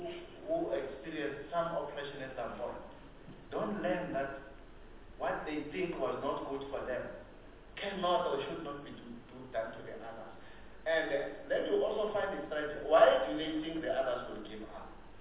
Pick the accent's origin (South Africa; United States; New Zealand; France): South Africa; I don't know where me as a South African am going to stand.